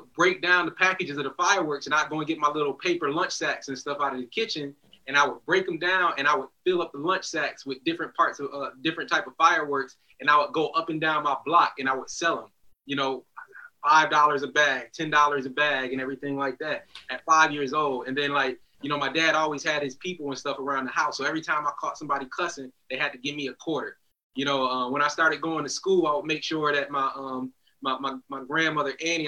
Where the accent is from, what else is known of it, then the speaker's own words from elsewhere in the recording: Buffalo, New York, United States; growing up in Buffalo, New York, Niagara Falls was right across the Peace Bridge, Canada, and everything like that.